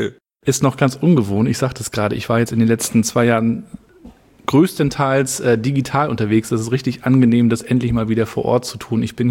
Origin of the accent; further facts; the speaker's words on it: Rostock, Mecklenburg-Vorpommern, Germany; Ich habe das natürlich als Rostocker miterlebt, wie Karls auch entstanden ist.